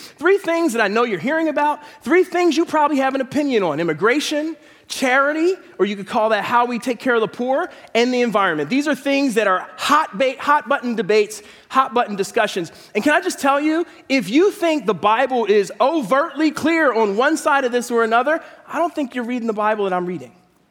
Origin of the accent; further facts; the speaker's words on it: Philadelphia, Pennsylvania, United States; where I grew up in Philadelphia.